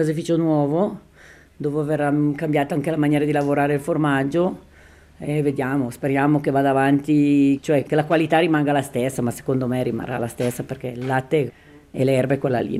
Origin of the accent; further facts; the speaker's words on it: Fusio, Ticino, Switzerland; Allora, io sono nata e cresciuta a Fusio, figlia di un contadino.